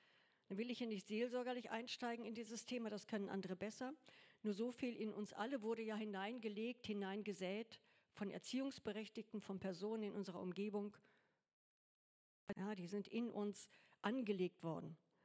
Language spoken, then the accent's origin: German; Goslar, Lower Saxony, Germany; Ich komme ja aus Goslar, aus der Kaiserstadt Goslar